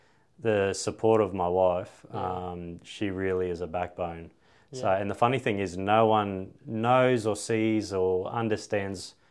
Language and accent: English; Australia; born there; But for me, I was born in a little country town. I was born in Bow Desert in the 80s.